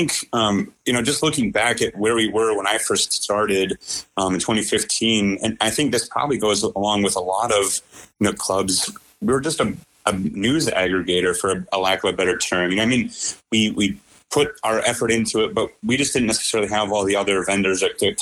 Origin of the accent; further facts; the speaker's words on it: Iowa, United States; I grew up born and raised in Iowa, attended Iowa State University